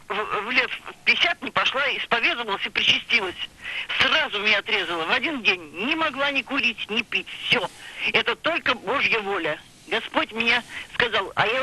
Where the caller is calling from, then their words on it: Saint Petersburg, Russia; я из Санкт-Петербурга звоню.